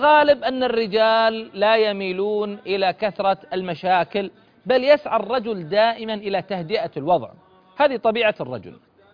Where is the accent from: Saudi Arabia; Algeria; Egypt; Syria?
Saudi Arabia; Eastern Province; مثلا عندنا بالشرقية، وكل منطقة الآن من مناطق المملكة